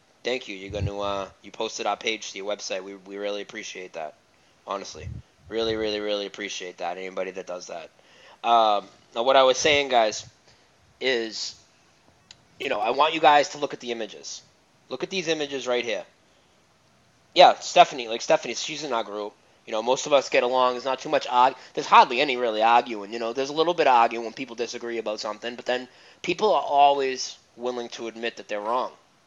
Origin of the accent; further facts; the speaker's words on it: Massachusetts, United States; I'm not from Southie, which is part of Boston. But I'm like 20 minutes from Boston, 25 minutes north of Boston.